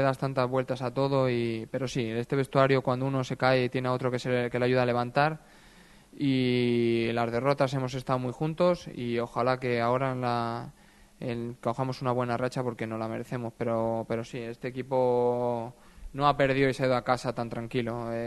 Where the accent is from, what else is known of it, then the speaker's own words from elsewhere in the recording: Madrid, Community of Madrid, Spain; Yo soy de Madrid, pero bueno, mis padres están jubilados, vienen y van, y a mí no me une nada.